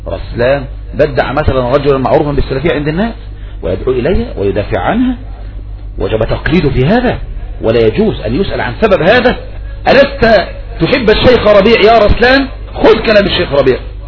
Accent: Egypt; الإرهاب الذي جعلته في الأمة في بلدنا مصر

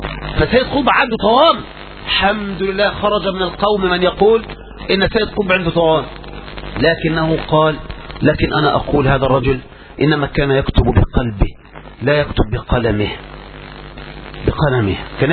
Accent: Egypt; هو احنا من مصر ولا من السودان يا أخوان، من فرنسا ولا من الصين، ألسنا من مصر

